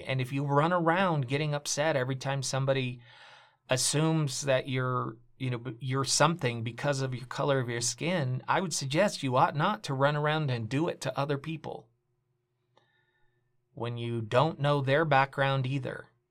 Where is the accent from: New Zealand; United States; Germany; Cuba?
Cuba; Oriente; I'm like with Cuba, Mike, it was always Oriente. I'd always say, I'm from Oriente.